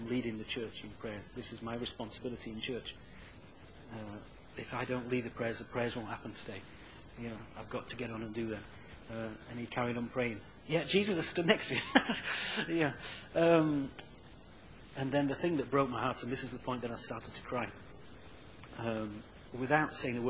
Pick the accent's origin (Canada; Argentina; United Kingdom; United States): United Kingdom; Conisbrough, Yorkshire and the Humber; I grew up in Conisbrough. I'm of a family that's none of them are Christians.